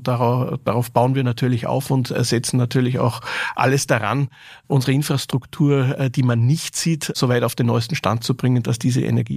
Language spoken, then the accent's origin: German; Salzburg, Austria; Ich war Anfang der 90er Jahre einer der ersten, damals noch Schüler, der einen privaten Internetzugang in Salzburg, in meiner Heimatstadt, über die Universität bekommen hat.